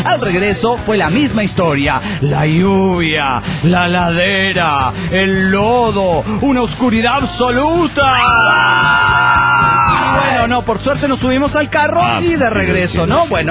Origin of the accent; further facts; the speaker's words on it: Mexico City, Mexico; del Distrito Federal Mexicano!